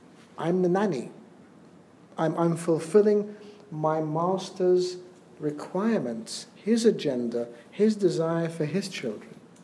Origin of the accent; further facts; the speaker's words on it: Australia; I grew up in Australia and I was a Sunday school student.